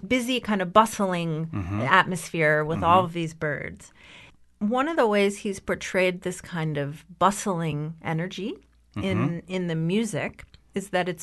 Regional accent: Connecticut, United States; Which, ironically, I grew up in Connecticut and had never heard of this town.

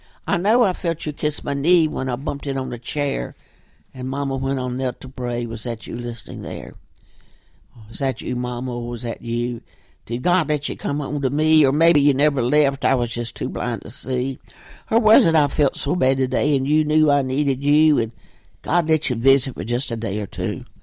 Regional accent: Murfreesboro, Tennessee, United States; when I was growing up in Murfreesboro in 1938, a girl was supposed to finish high school, get married, have babies.

